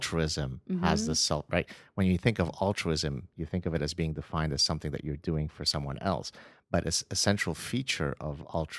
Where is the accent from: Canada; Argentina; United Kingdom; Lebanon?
Lebanon; now in Los Angeles, United States; So I come from Lebanon